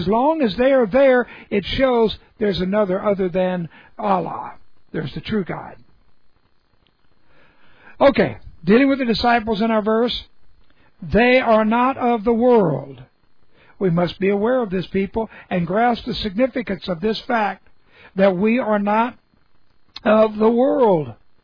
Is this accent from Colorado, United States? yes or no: no; California, United States; born there; also born or lived in Texas; I was born in California, but really, I became a Texan, and now I don't even think about that first birth in California.